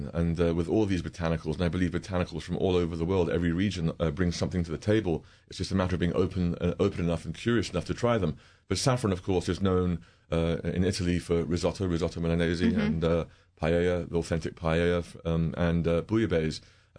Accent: Iran; now in United States; I'm familiar with saffron growing up in Iran. It's a major part of our cuisine.

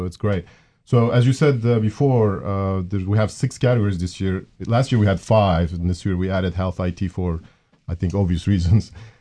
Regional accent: Turkey; moved away; I'm originally Turkish, actually, and been here si

